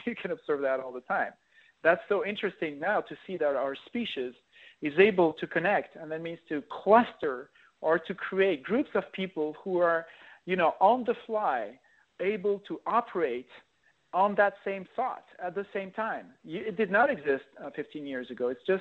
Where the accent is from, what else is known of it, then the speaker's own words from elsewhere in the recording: Nigeria; I'm from Nigeria.